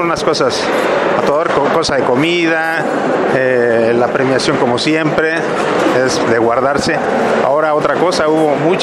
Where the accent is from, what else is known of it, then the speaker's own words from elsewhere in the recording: Juriquilla, Querétaro, Mexico; born there; En ese estado nacimos, en Juriquilla, si se acuerdan.